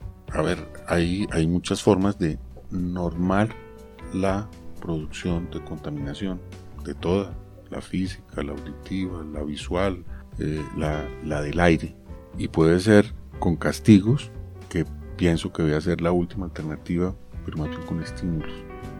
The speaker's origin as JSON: {"language": "Spanish", "country": "Colombia", "said": "somos colombianos que hemos vivido de cerca la problemática rural en el país"}